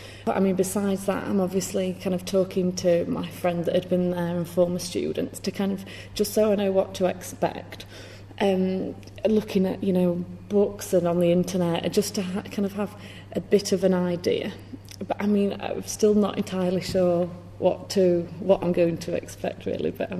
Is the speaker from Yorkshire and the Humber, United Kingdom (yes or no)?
yes; Sheffield, Yorkshire and the Humber, United Kingdom; I'm from Sheffield and I'm a fourth year modern languages student studying German and Spanish.